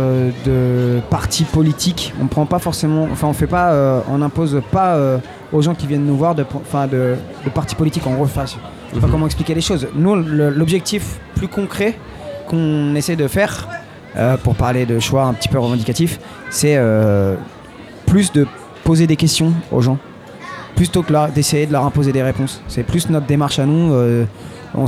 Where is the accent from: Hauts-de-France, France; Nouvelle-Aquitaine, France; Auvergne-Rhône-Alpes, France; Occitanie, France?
Auvergne-Rhône-Alpes, France; Clermont-Ferrand; Nous, on est de Clermont-Ferrand, dans le centre de la France.